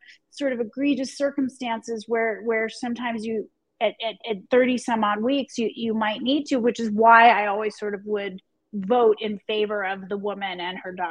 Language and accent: English; Pennsylvania, United States; You know, I grew up in Pennsylvania in a more conservative Catholic community. I'm not Catholic, I'm Jewish, but that's where I grew up.